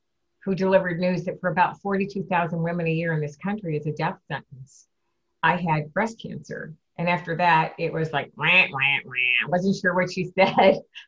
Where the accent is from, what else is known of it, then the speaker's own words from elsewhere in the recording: Detroit, Michigan, United States; the All-Star game that was going to be played in my hometown of Detroit that July.